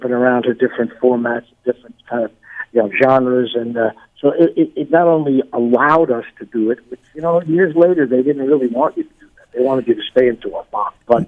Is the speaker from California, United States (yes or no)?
no; New York, United States; Well, you know, growing up in New York, we had a great advantage, man.